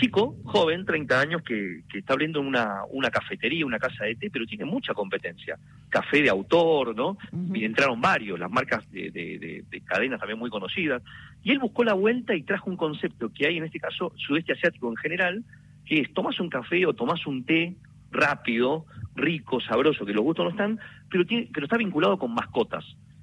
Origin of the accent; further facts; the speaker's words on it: Taiwan; muchos chinos somos taiwaneses y somos chinos, nuestros abuelos todos vinieron de China, llegaron a Taiwán, mi papá taiwanés, la familia de mi mamá china